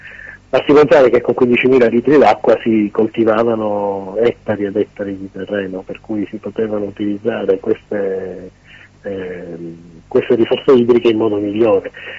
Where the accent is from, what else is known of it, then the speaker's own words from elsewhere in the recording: Sicily, Italy; Io sono siciliano